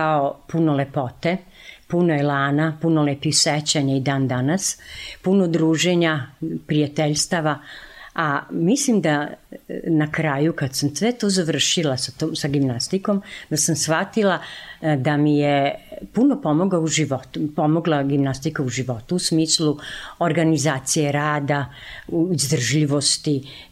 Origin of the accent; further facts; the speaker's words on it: Sombor, Vojvodina, Serbia; Išla sam u jednu šumu, kod nas u Somboru se zove Šikara, tu sam trčala.